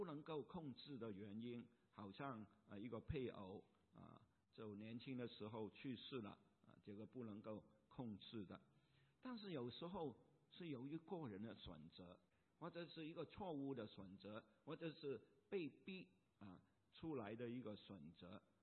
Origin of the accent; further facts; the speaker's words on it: China; 我们中国人也是很多人都希望他的儿女和一个中国人结婚